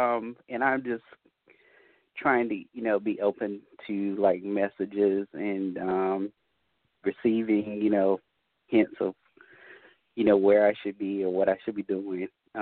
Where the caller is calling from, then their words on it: North Carolina, United States; I'm calling from North Carolina.